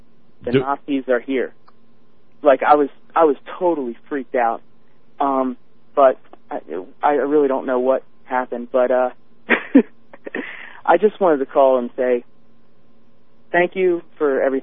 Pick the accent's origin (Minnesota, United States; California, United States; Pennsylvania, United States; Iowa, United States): Pennsylvania, United States; Philadelphia; moved away; So, I've only moved out here about 7 years ago. I'm from Philadelphia.